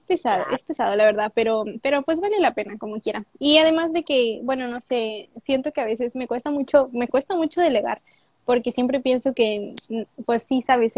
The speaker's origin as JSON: {"language": "Spanish", "region": "Nuevo León", "country": "Mexico", "said": "yo soy de Nuevo León, pero no estoy de que en Monterrey, yo vivo en Cadereyta, que está como a media hora de Monterrey."}